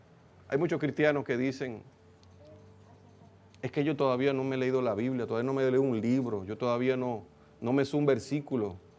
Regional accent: Santo Domingo, Dominican Republic; Eso es en Santo Domingo, sí, allá en mi país, allá que.

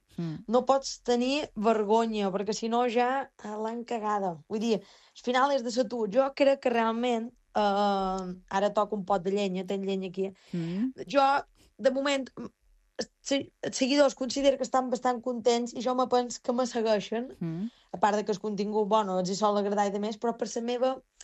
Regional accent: Es Migjorn, Balearic Islands, Spain; Mira, jo som d'un poble molt petit de Menorca, que es diu Es Migjorn

